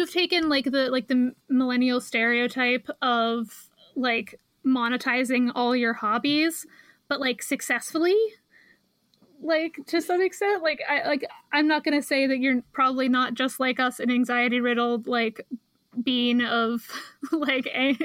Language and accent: English; New York City, New York, United States; from Brooklyn.